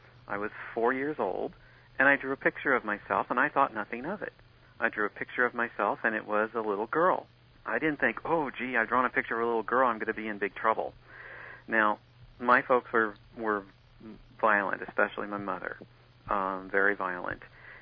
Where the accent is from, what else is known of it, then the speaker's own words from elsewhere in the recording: Kansas, United States; growing up in the Midwest in a small town in Kansas with four brothers and going to a parochial school.